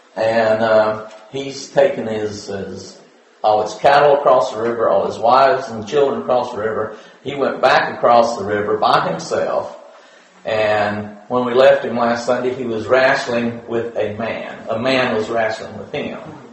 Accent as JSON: {"language": "English", "region": "Southern United States", "country": "United States", "said": "But I'm from the South, so Laban's easy for me to say."}